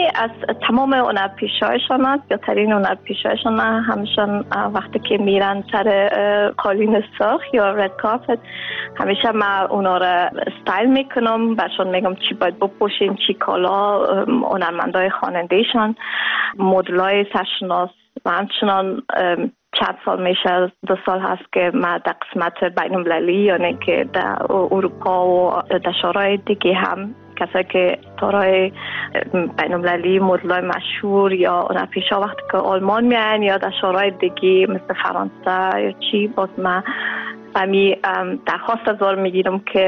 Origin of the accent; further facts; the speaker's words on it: Afghanistan; now in Germany; من از افغانستان آمدیم